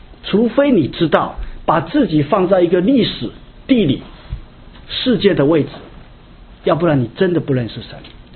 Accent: China; 居然有4000个日本人在横滨什么抗议我们中国人。

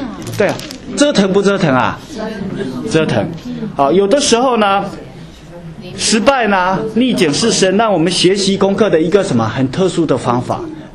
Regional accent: China; now in United States; 特别我们从大陆来的

